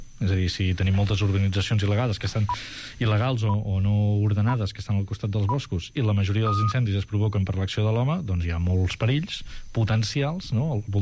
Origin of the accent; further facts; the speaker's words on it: Catalonia, Spain; Jo soc d'Osona